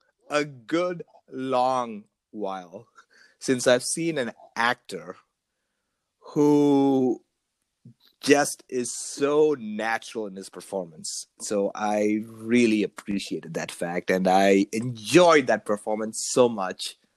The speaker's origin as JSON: {"language": "English", "country": "India", "tie": "born or raised there", "said": "So I've told you that I grew up in India."}